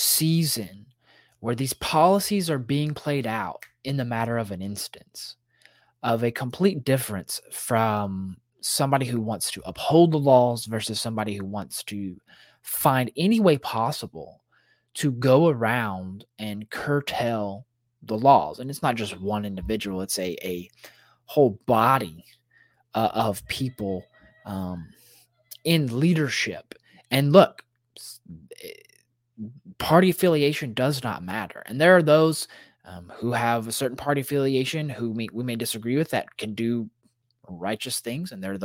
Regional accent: United States; And, you know, as a patriot, as American, yeah, that seems right.

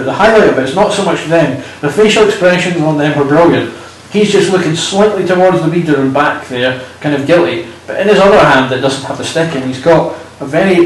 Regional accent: Scotland, United Kingdom; we are both Scottish, we can swear quite easily

